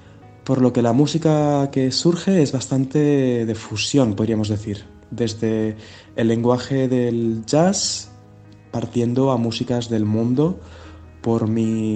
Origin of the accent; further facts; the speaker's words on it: Barcelona, Catalonia, Spain; yo soy catalán, nacido en Barcelona, pero mis padres son de India, por lo que mi forma de hacer música tiene bastante lenguaje musical de la música india, pero no dejo de ser de aquí.